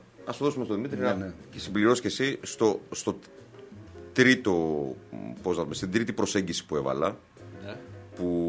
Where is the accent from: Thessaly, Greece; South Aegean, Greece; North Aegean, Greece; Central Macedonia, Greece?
South Aegean, Greece; επειδή είμαι και εγώ από τη Δωδεκάνησα